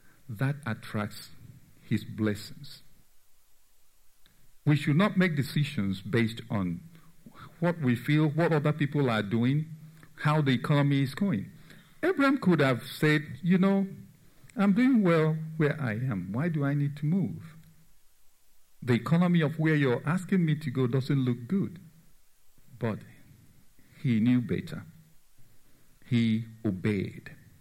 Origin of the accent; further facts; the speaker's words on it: Nigeria; In the village I grew up in Nigeria, we have a tiny lamp.